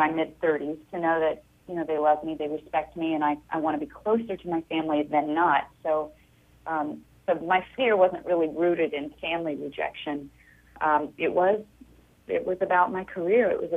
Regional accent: Kansas, United States; they went back to Kansas and my Aunt Char, who was in the film, was taking them around and showing them my hometown.

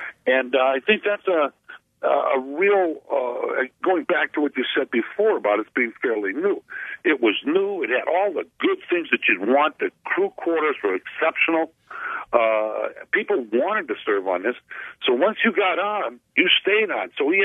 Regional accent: Milwaukee, Wisconsin, United States; now in Kenosha, United States; I was raised in Milwaukee, and even though I was living here in Kenosha when the Fitzgerald went down

